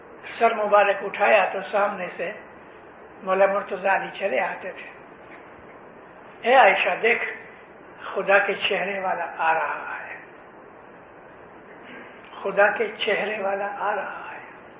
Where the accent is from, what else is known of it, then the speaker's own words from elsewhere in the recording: Amritsar, Punjab, India; born there; میں امرتسر میں پیدا ہوا ہوں, میرے شہر کا وہ مولوی تھا عبید اللہ نے, یعنی سنی مولوی تھا.